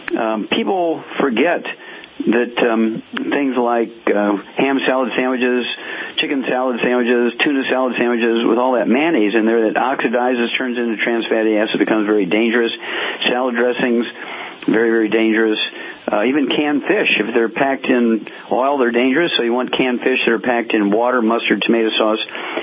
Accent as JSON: {"language": "English", "region": "Missouri", "country": "United States", "tie": "born or raised there", "said": "let's start out in my home state, Missouri, and go to Edward."}